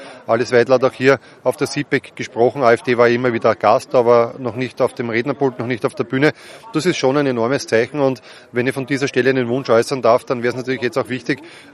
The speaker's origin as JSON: {"language": "German", "country": "Austria", "said": "so wie bei uns in Österreich ein Wahlergebnis im Nachhinein sozusagen verbessert wird"}